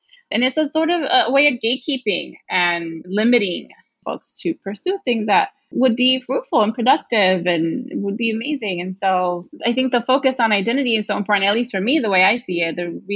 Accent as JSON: {"language": "English", "town": "Brooklyn", "region": "New York", "country": "United States", "tie": "born or raised there", "said": "I grew up in Brooklyn. I grew up in really just diverse and very nurturing kind of communities."}